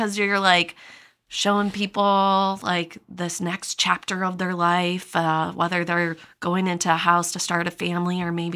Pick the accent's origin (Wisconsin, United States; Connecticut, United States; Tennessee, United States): Wisconsin, United States; Milwaukee; Yeah, so I'm a Wisconsin girl. I grew up in the Milwaukee area.